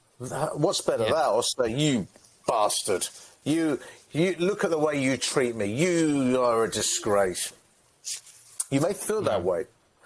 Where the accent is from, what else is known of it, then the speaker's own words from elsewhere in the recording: England, United Kingdom; I'm English